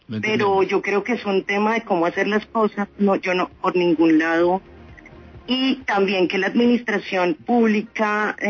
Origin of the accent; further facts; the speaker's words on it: Colombia; he vivido toda la vida en Colombia